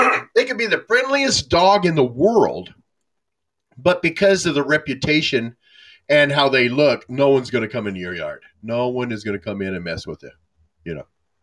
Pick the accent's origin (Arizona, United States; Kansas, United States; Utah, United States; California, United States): Utah, United States; Sunset City; We had one when we were growing up in Sunset City, Utah.